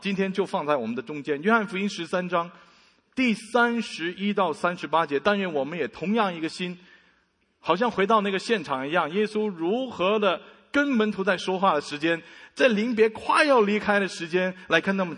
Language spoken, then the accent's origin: Chinese; China; 如果做这样的事情我们中国人真的很丢脸